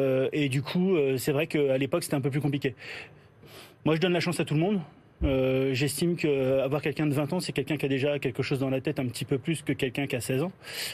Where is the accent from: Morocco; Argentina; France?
France; Hauts-de-France; Alors, déjà, moi, je viens de province. Je suis Picard